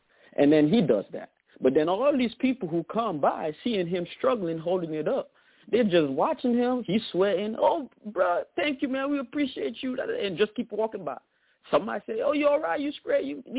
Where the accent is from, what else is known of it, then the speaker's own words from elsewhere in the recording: Florida, United States; now in New Jersey, United States; You know, I'm from Florida. I moved up to Jersey, and we were struggling about trying to get video in a studio.